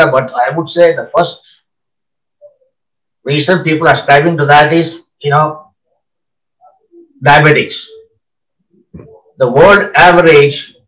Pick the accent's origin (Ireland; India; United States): India; And since I came from India, my original focus was almost entirely on India.